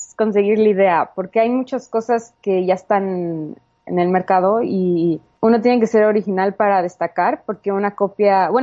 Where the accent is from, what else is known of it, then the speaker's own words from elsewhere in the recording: Mexico; now in Miami, United States; Aunque yo ya vivía en Miami, le dije, no, yo soy de México.